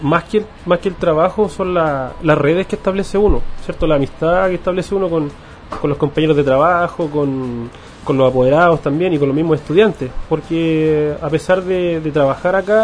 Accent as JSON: {"language": "Spanish", "town": "Pudahuel", "region": "Santiago Metropolitan Region", "country": "Chile", "said": "Soy de la comuna de Pudahuel."}